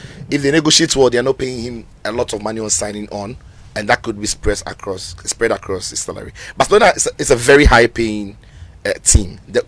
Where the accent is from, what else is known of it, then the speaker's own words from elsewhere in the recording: Ghana; Look, if I'm speaking as a Ghanaian